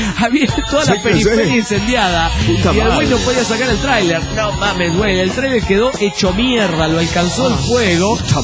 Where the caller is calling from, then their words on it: Coatzacoalcos, Veracruz, Mexico; de Coatzacoalco.